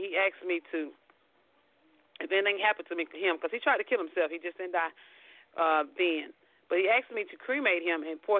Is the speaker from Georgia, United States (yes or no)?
no; Elster, South Carolina, United States; I had a 16-year-old who was 9 months pregnant from South Carolina, Elster, South Carolina, my hometown.